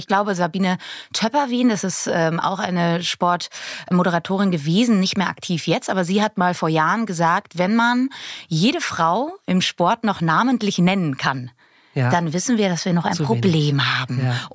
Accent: Cologne, North Rhine-Westphalia, Germany; now in Berlin, Germany; Ich bin eigentlich gebürtig aus Köln, lebe aber seit 2019 in Berlin.

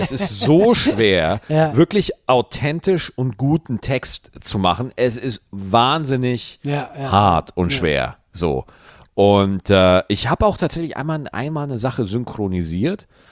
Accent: Bavaria, Germany; Weil bei mir darf man sich drüber lustig machen, weil ich bin Bayer, ich bin aber auch Deutscher und so und deswegen, wenn ich komisch rede

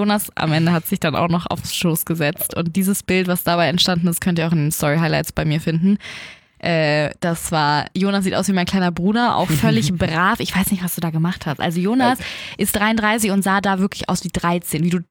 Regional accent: Germany; als ich meinte, ich komme aus Deutschland

